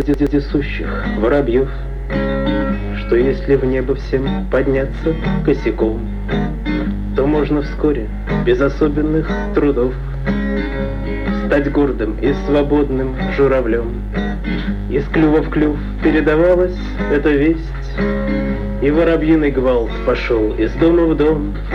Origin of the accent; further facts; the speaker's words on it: Saint Petersburg, Russia; now in Israel; Я приехал из Ленинграда в 90-м году.